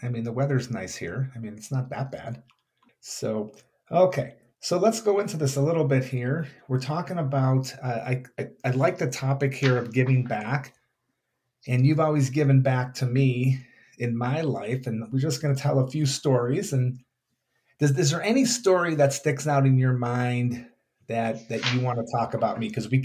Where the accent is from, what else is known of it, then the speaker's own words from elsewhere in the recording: Oak Park, United States; we grew up in Oak Park, and, you know, I knew that you were never going to make it easy on me.